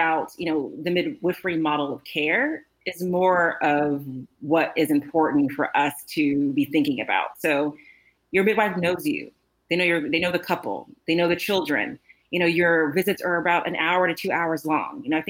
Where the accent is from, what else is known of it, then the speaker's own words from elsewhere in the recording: Houston, Texas, United States; You know, I'm from Houston, so I cold called a birth center there.